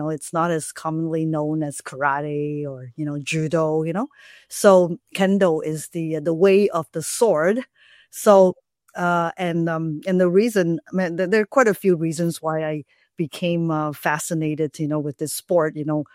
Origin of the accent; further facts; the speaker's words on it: Malaysia; English is a second language; moved away as an adult; also born or lived in Japan; So I've been, you know, born and raised in Malaysia, and then after high school, I went to Japan to pursue my university education